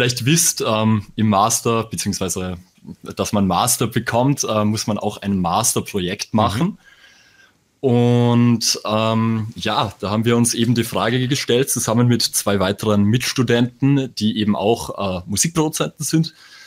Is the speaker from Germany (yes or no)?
no; Salzburg, Austria; accent: Salzburg; wie schon gesagt. Wir kommen aus der Mozartstadt Salzburg, deswegen auch der schöne Akzent.